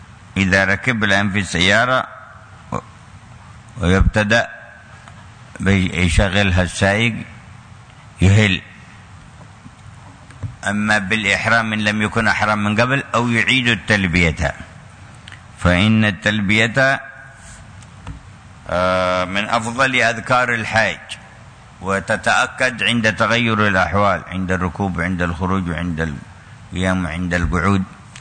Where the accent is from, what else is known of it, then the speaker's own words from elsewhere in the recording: Mecca, Makkah Province, Saudi Arabia; وأعمال الحج هنا ما تبدأ عندنا في مكة إلا من اليوم الثامن